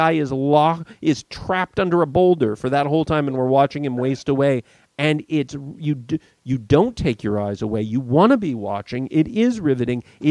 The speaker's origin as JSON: {"language": "English", "town": "Cupertino", "region": "California", "country": "United States", "tie": "born or raised there", "said": "Remember, growing up in Cupertino, when I was a kid, I knew Steve Jobs as one of those weird guys around the corner that were working in that garage."}